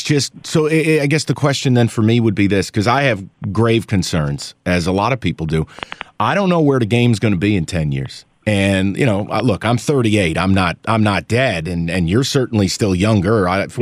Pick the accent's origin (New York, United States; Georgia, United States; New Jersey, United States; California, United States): New York, United States; born there; I was born near Saratoga. It was a natural fit for me.